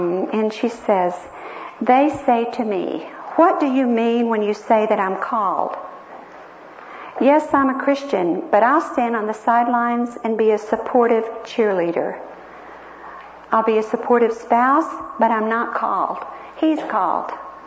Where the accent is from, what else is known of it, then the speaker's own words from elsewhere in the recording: the South, United States; I came from the South.